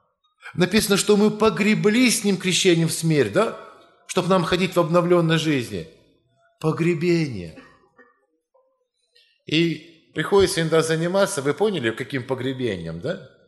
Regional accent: Russia; братья и сестры, я вот я брат из России.

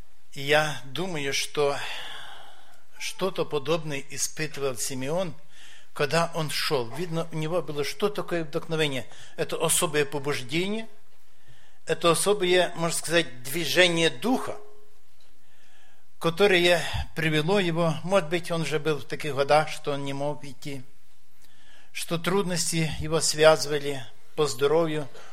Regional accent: Novohrad-Volynskyi, Zhytomyr Oblast, Ukraine; Сам я из Киевского объединения Житомирской области, город Новгород-Волынский.

